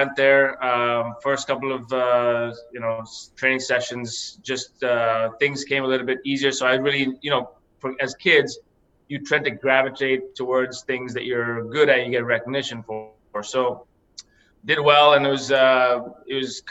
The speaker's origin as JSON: {"language": "English", "country": "India", "tie": "born or raised there", "moved": "yes", "said": "So growing up in India, I was always the keeper."}